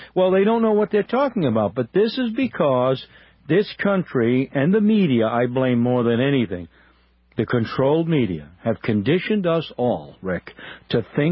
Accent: Rhode Island, United States; You know, I come from Rhode Island

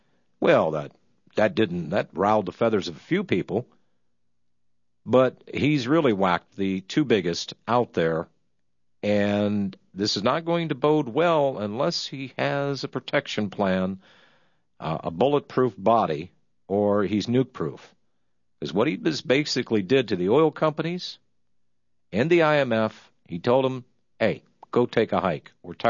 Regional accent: United States; Well, as an American, on the ruder side, I have the right to be an equal opportunity hater.

